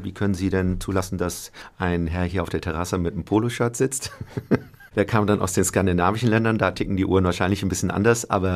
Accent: Bad Schwalbach, Hesse, Germany; Also ich bin in Bad Schwalbach groß geworden

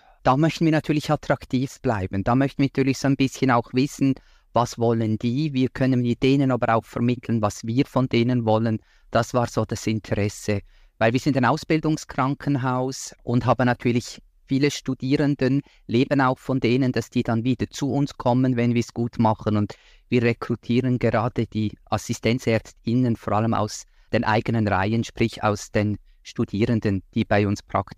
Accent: Switzerland; Bei uns in der Schweiz immer noch die 50-Stunden-Wochen, Nachtdienst, Wochenenddienst, das ist normal, das gehört dazu.

